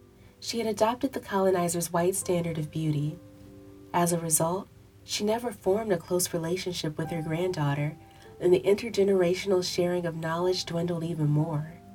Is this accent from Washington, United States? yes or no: no; Houston, Texas, United States; I grew up in Houston, Texas, where Vietnamese-Cajun fusion restaurants and acclaimed museums were prevalent, but forests where I could spend long hours wildcrafting were not.